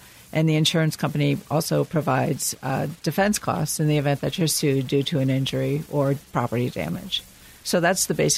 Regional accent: Byram, Connecticut, United States; I grew up in Byram and still live in Byram.

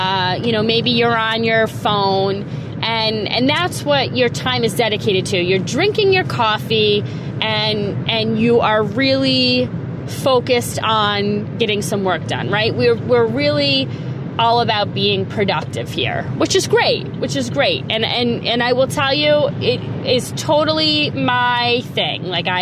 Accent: Liverpool, New York, United States; But I'm originally from Liverpool, New York

